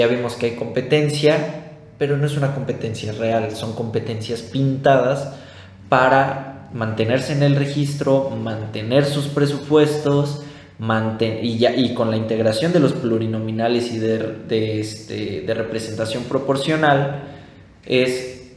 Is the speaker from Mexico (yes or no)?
yes; Mexico; nosotros como sociedad, como ciudadanía mexicana, siempre hemos recaído